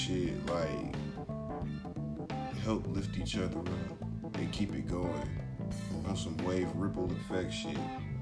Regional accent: Georgia, United States; Yeah, I'm from Georgia, man. Born and raised. Shout out to 229, you know what I'm saying? That's our area code. South Georgia.

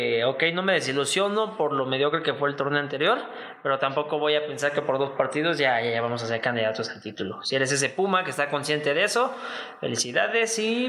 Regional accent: San Luis Potosí, Mexico; yo soy de San Luis

